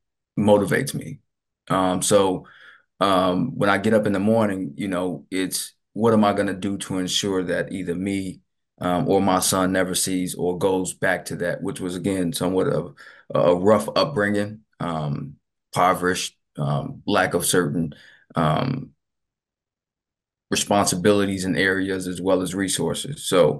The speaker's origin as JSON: {"language": "English", "region": "Minnesota", "country": "United States", "tie": "born or raised there", "said": "But again, being as though I grew up in Minnesota, it's kind of you deal with that a lot, how to navigate."}